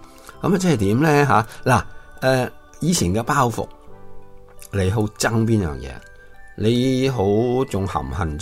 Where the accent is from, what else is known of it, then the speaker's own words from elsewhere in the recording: China; 我哋系中国人啊嘛